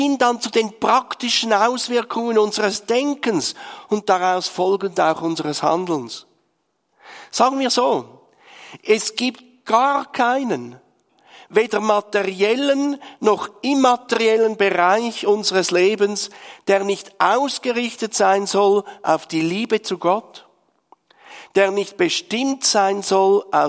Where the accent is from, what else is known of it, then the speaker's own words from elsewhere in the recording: Switzerland; now in Austria; gab und wo das Telefonieren von Österreich in die Schweiz unendlich teuer war.